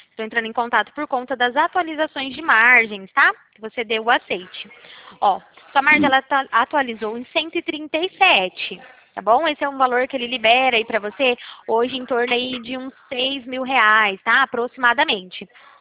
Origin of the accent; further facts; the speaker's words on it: Araçatuba, São Paulo, Brazil; eu sou de Araçatuba, trabalho na central de Araçatuba.